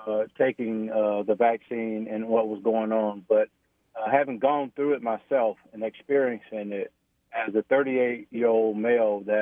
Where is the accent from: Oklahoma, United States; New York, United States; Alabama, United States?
Alabama, United States; Union Springs; now in Huntsville, United States; but I'm from Bullock County, Union Springs, Alabama, small okay. rural community in central Alabama.